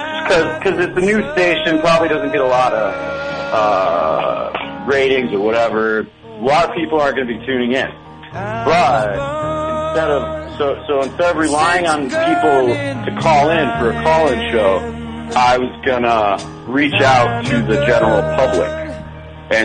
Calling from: Chicago, Illinois, United States; I'm calling you from Chicago, Illinois.

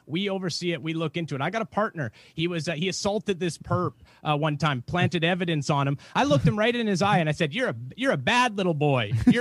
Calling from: Portland, Oregon, United States; I'm calling from Oregon, Portland, Oregon. So I'm a police officer out here.

